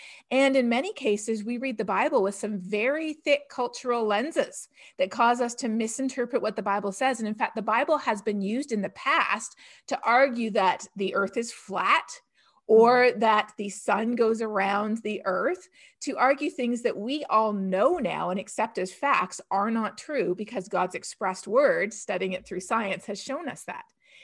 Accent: Canada; growing up in Canada

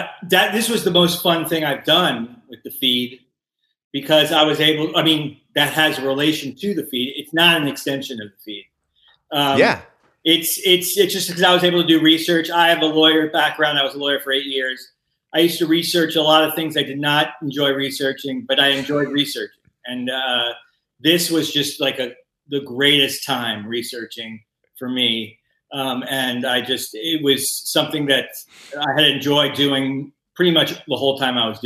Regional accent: North Miami, Florida, United States; I grew up in North Miami. I grew up about 10 minutes from the stadium. I was a Dolphins season ticket holder.

